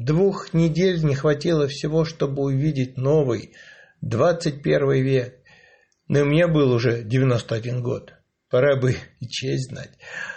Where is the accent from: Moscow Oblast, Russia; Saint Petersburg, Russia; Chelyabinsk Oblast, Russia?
Chelyabinsk Oblast, Russia; Katav-Ivanovsk; born there; Родился я в Челябинской области, в Катав-Ивановске, в 1908 году, считая еще в царской России.